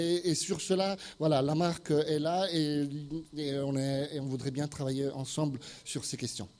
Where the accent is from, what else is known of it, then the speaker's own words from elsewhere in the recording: Italy; Je suis italien et je viens d'un pays où les présentatrices à la télévision du journal sont 60%, alors que les directrices de journaux sont à peine 3%.